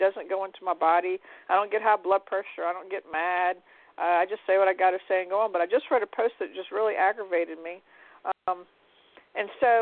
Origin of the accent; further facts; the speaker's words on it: Louisiana, United States; So I can't tell you I'm from Louisiana and LSU will be playing in the playoffs or any game